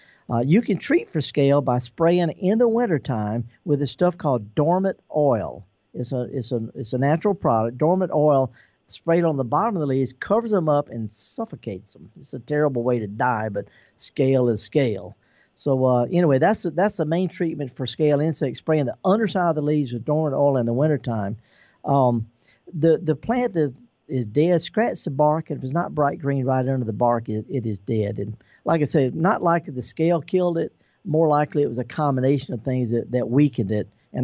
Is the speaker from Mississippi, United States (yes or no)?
yes; Mississippi, United States; I'm born and raised in Mississippi. I'm a Mississippi son. I've been here for a long time. My kids are Mississippian.